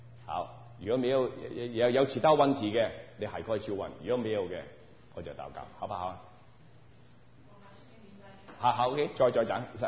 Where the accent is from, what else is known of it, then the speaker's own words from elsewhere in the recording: Guangdong, China; 我是广东人啊。